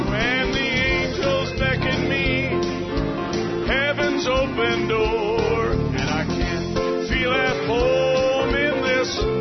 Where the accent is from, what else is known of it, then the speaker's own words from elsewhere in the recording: Newfoundland and Labrador, Canada; I said, I'm a Newfie.